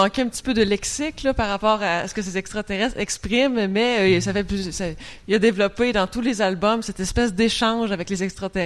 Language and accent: French; Quebec, Canada; on devine que je viens du Québec assez rapidement lorsque je prends la parole